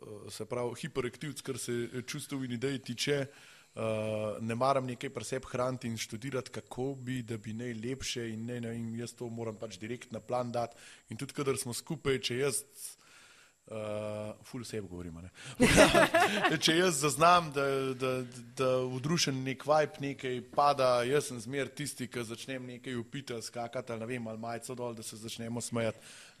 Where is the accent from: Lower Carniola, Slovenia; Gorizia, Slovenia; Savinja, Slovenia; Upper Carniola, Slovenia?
Upper Carniola, Slovenia; Krtina; Fehtarji prihajamo z Gorenjske, saj po večini, dobro, Krtina šteje pod Gorenjsko, kakor obrnemo.